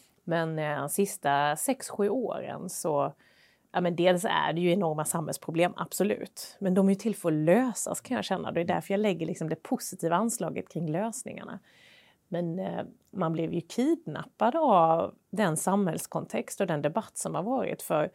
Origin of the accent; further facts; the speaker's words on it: Småland, Sweden; accent: Småland dialect; Så får man min småländska på köpet.